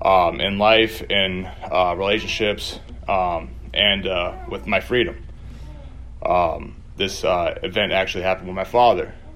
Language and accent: English; Lowell, Massachusetts, United States; I'm from Lowell, Massachusetts.